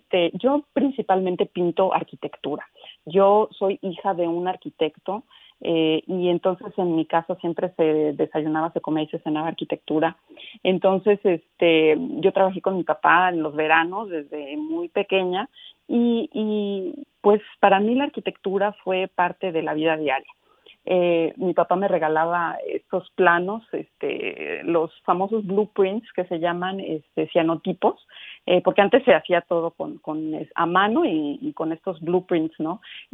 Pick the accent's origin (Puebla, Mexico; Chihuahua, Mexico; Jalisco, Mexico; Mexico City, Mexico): Mexico City, Mexico; now in Houston, United States; Yo soy de la Ciudad de México y mi corazón está en la Ciudad de México, ¿verdad? Entonces dije, bueno, yo quiero transportar mi ciudad aunque también estoy haciendo a Houston, que es mi hogar ahora